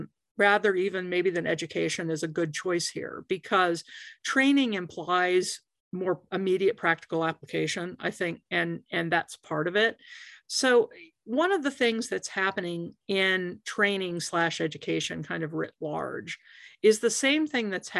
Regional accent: Washington, District of Columbia, United States; It's also DC's my hometown, so it's always fun for me to go back there.

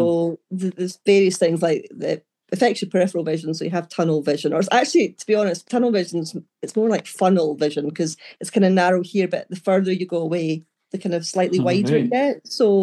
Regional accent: Stirling, Scotland, United Kingdom; So I grew up in Stirling, so born and bred in Stirling. Okay. Dad's from Stirling, mum was from Glasgow. So I'm back living in Stirling, having, you know, been away and round the world and back again.

